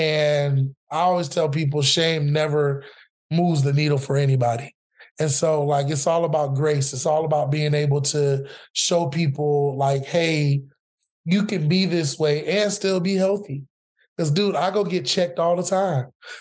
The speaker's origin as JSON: {"language": "English", "town": "Orlando", "region": "Florida", "country": "United States", "said": "Like I'm excited that I'm like from Orlando and I can talk about this major company that's in Orlando"}